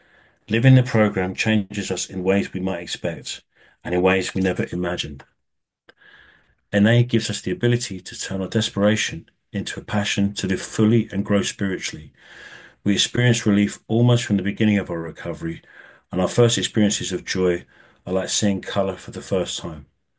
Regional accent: London, United Kingdom; moved away as an adult; now in Netherlands; I live in the Netherlands, but I'm originally from London. I moved here 20 years ago, and my journey with NA started out about 22 years ago in London

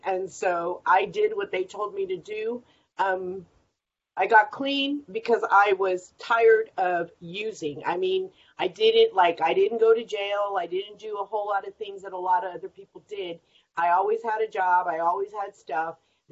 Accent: California, United States; But what it means is that I moved from Sacramento back to where I grew up, which was near San Francisco.

